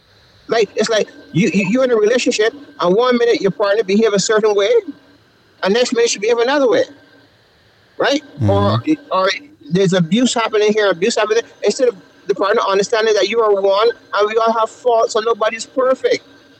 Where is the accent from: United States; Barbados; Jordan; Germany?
Barbados; Because I'm from Barbados, and that's the culture I came up in. So that's the foundation where I come from.